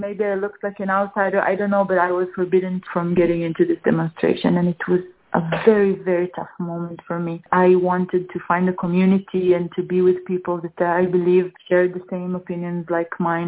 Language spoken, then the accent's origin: English; Neve Shalom, Jerusalem District, Israel; I'm 29 years old. I grew up in the only community in Israel where Palestinians and Jews live together by choice. Some of you might know it. It's Neve Shalom in Hebrew, Wahat Salam in Arab